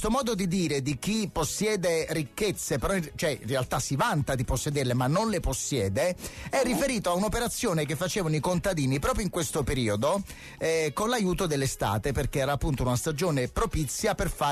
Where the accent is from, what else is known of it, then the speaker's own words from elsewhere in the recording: Naples, Campania, Italy; anche io, per esempio, da napoletano, nonostante non sono un ragazzino, ignoro molte cose della lingua napoletana